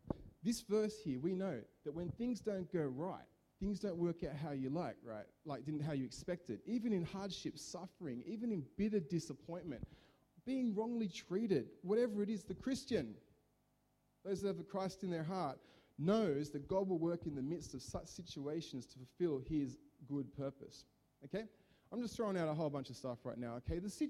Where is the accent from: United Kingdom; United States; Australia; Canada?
Australia; Liverpool, New South Wales; Forgive me, I'm an Aussie from Liverpool. I obviously don't speak Greek